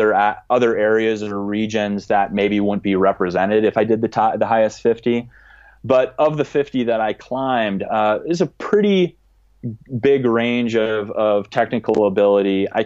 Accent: Minnesota, United States; I mean, and for that matter, I'd never even heard of North Cascades National Park when I was a Minnesotan.

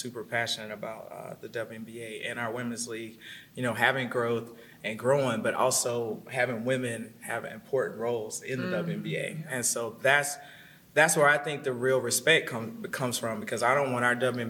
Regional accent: North Carolina, United States; Coach K-Yow and Coach Hatchell growing up in North Carolina.

